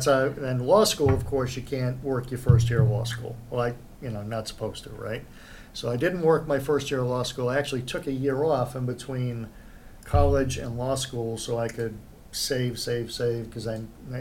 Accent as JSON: {"language": "English", "region": "New Hampshire", "country": "United States", "said": "because I'm from New England. I'm from New Hampshire on the coast."}